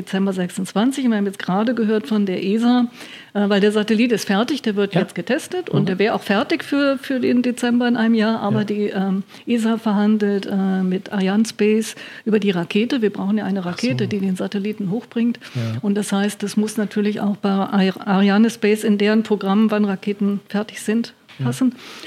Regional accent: Lower Saxony, Germany; wo ich herkomme, in Niedersachsen

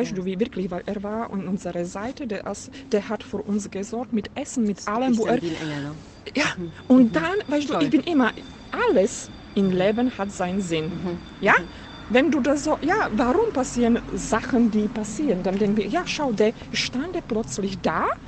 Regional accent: Slovakia; German is a second language; now in Germany; Und ich komme aus der Slowakei und ich wollte nach Hause zu meiner Mom.

